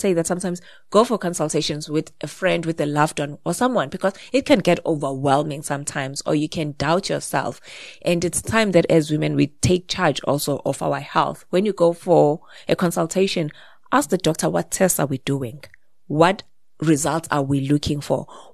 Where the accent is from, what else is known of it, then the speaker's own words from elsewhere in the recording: Pietermaritzburg, KwaZulu-Natal, South Africa; I'm from Pietermaritzburg, KZN.